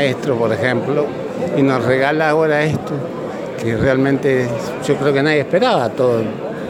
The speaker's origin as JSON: {"language": "Spanish", "town": "Chajarí", "region": "Entre Ríos", "country": "Argentina", "said": "Yo soy de Chajarí."}